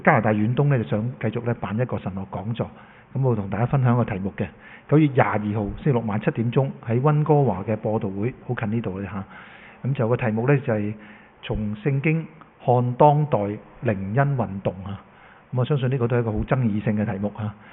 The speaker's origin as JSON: {"language": "Cantonese", "country": "China", "said": "其他書信咧都有好似我中國人咁樣"}